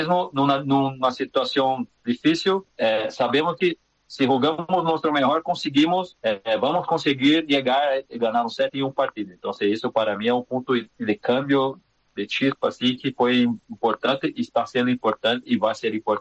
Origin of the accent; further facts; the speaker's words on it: Uruguay; todavía nos queda un pasito a más para pelear en un nivel más alto como Uruguayos